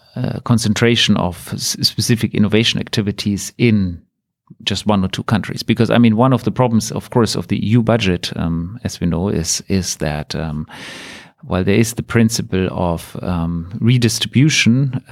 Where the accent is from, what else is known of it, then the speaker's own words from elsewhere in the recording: Germany; English is a second language; from Germany